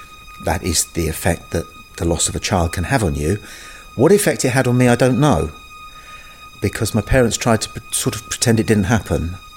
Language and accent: English; London, United Kingdom; born there; I was born in West London in December 1952